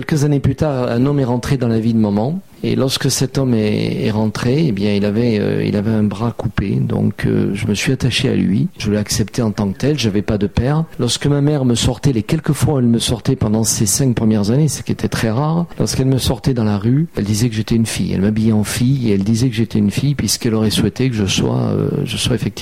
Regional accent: Nîmes, Occitanie, France; j'ai créé une entreprise à Nîmes d'abord, d'où je suis originaire, je suis né à Nîmes

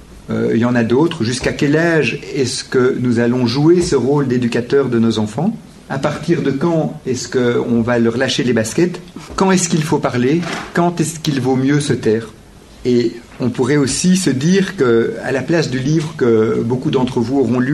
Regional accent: Belgium; nous venons de Belgique

